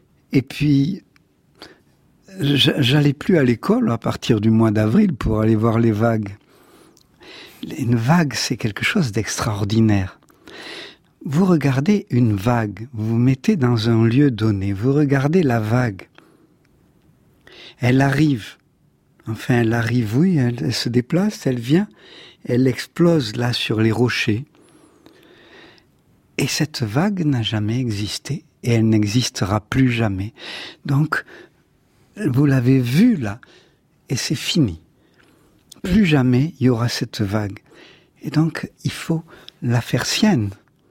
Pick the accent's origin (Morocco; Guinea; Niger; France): France; Nice, Provence-Alpes-Côte d'Azur; born there; Je suis né à Nice, devant cette mer où toutes les cultures sont nées là